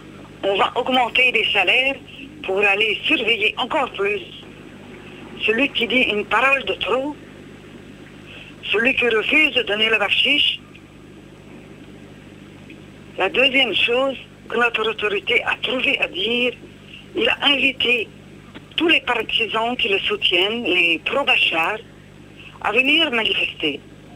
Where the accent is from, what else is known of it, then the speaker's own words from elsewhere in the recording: Aleppo, Aleppo Governorate, Syria; de Aleppo.